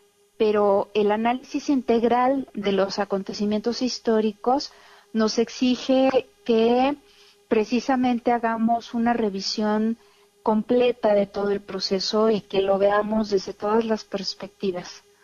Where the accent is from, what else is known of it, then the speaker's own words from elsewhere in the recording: Mexico; yo creo que como mexicanos y mexicanas, con esta diversidad de identidades, de orígenes, de tradiciones